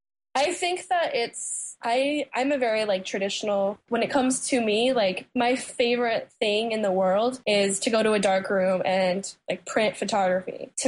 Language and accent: English; Idaho, United States; moved away as an adult; now in New York City, United States; I'm from Idaho. I moved to New York City about 5 years ago